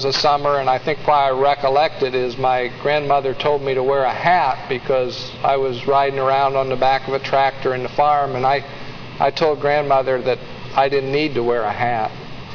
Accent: Ashland, Ohio, United States; I grew up in Ashland, Ohio, and so it's nice for me to live away from where my parents are, mostly my mother.

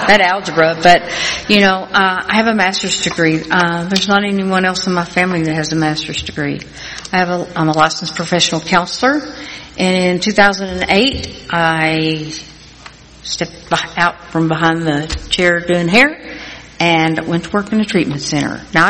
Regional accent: Wichita Falls, Texas, United States; I said, no, I'm from Wichita Falls, Texas, and I'm speaking at a conference.

